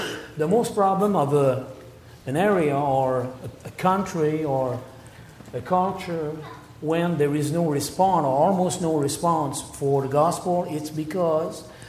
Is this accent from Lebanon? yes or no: no; Quebec City, Quebec, Canada; I am from Quebec City, okay, area.